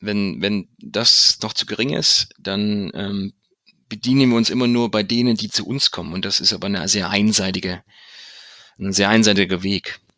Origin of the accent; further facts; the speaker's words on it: Chemnitz, Saxony, Germany; aus Chemnitz, meiner Heimatstadt.